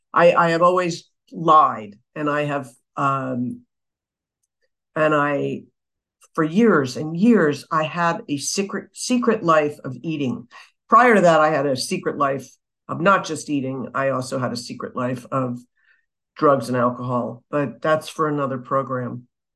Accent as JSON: {"language": "English", "region": "New York", "country": "United States", "tie": "born or raised there", "said": "as opposed to being where I grew up in New York."}